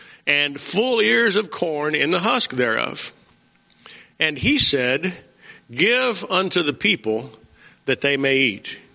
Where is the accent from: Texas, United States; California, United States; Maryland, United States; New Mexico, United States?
New Mexico, United States; Carlsbad; When I was a young man, I grew up in Carlsbad, New Mexico, and this was back in the 1960s, and we didn't have a whole lot of money.